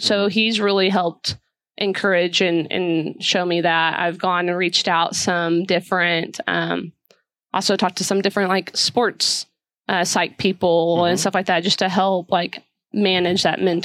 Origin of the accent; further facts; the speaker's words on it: Midland, Texas, United States; now in Odessa, United States; I was born in Midland, which is about 30 okay. minutes the east of right. here. Yeah. So I was born, raised, and stayed.